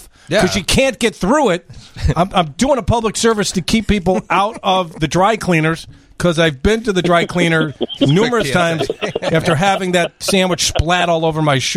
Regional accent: Northbrook, Illinois, United States; And Josh is a local establishment in Northbrook, in my hometown, that does an amazing job giving back to the community

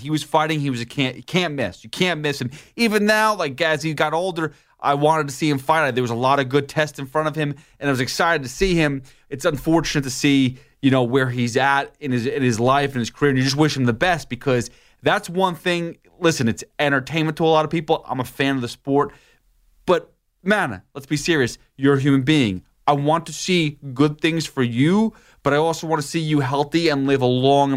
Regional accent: New York, United States; November 6th, New York. That's my home area. That's my hometown.

